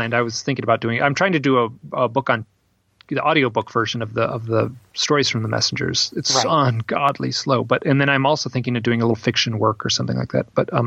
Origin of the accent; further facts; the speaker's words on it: Midwest, United States; Like, I'm from the Midwest. I don't take compliments very well